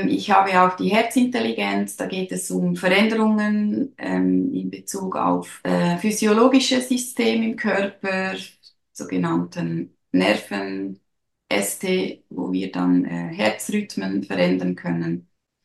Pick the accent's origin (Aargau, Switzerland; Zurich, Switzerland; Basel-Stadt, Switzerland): Aargau, Switzerland; Aarau; ich komme aus Aarau.